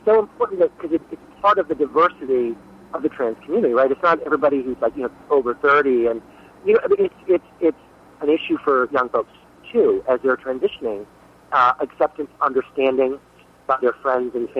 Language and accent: English; Cuba; As I am Cuban, I am also American